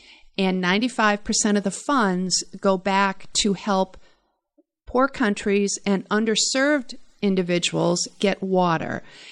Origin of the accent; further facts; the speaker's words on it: Brookfield, United States; watching the blue salamanders in our ditch growing up in Brookfield back in the 60s.